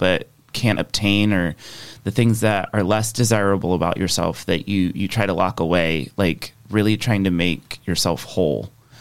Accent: Bartow, Florida, United States; I am the only person in my family that is born and raised in Florida.

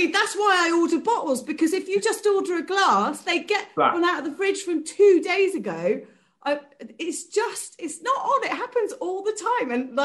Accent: Bristol, South West England, United Kingdom; I'm from Bristol

